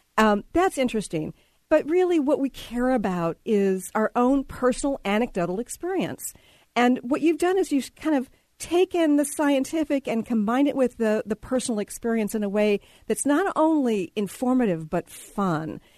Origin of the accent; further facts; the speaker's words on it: Texas, United States; Yeah, I'm from Texas originally